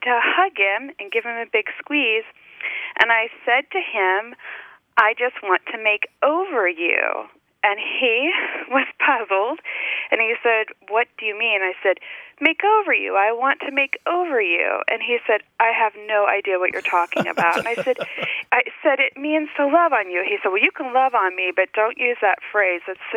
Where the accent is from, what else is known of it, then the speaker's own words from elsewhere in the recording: Texas, United States; also born or lived in Indiana; I grew up in Texas, and I was born in Indiana, so I'm a Hoosier growing up in Texas, but both of my mom and my dad's people are from Kentucky and Louisiana.